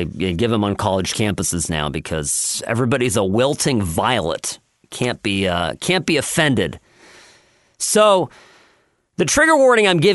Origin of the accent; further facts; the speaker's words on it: Irvine, California, United States; English is a second language; I'm just a kid that grew up in Irvine to European parents. English is my second language.